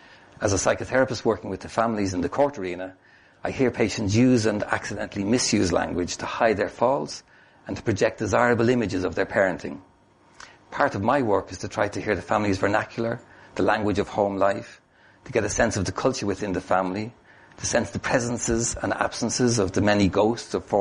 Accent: Dublin, Leinster, Ireland; accent: Hiberno English; I kind of fell in love with the ambiguity of idiom between languages and culture growing up in Dublin, speaking Hiberno English as my vernacular

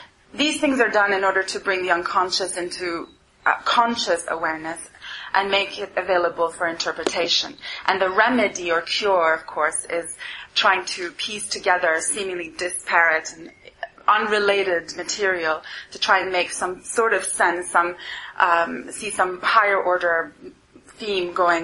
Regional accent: Montreal, Quebec, Canada; moved away as an adult; now in London, United Kingdom; I'm from Montreal, where I took a degree in psychology. I came to London to pursue postgraduate studies in psychoanalysis

